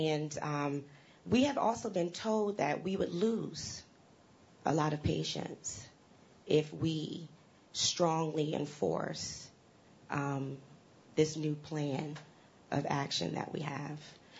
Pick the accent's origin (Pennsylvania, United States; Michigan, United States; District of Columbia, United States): District of Columbia, United States; Washington; I'm from Washington, D.C.